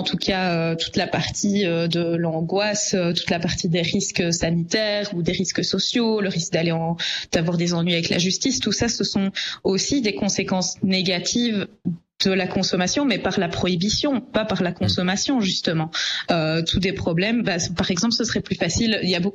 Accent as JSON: {"language": "French", "country": "Belgium", "said": "la drogue qui reste la plus consommée chez nous en Belgique"}